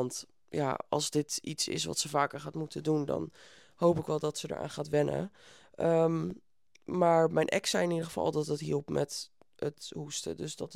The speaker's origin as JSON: {"language": "Dutch", "town": "Etten-Leur", "region": "North Brabant", "country": "Netherlands", "said": "Ik kom uit Etten-Leur. Ja, dat is bij Breda, dat is helemaal in het zuiden."}